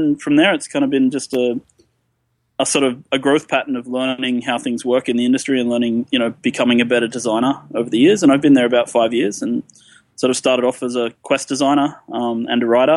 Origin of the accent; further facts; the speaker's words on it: Yamba, New South Wales, Australia; now in Norway; I studied at Newcastle, but I'm actually from Yamba on the east coast.